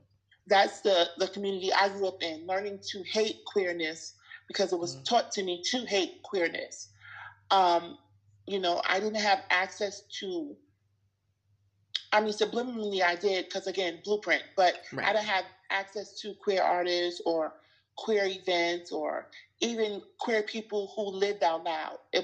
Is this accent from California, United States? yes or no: no; New York City, New York, United States; So, I'm from New York, born and raised in Queens, in Brooklyn.